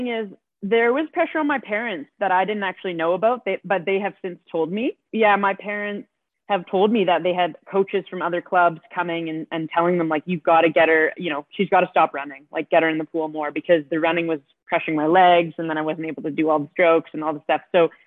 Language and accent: English; Toronto, Ontario, Canada; Yeah, I grew up in Toronto. I have three older siblings.